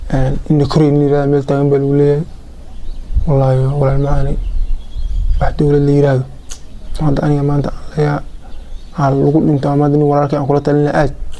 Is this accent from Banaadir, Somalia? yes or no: no; Ceelcad, Gedo, Somalia; born there; Aniga hadda waa kasoo laabtay Eelacad aan ku dhashay, Eelacad aan ku dhashay maanta joogaa.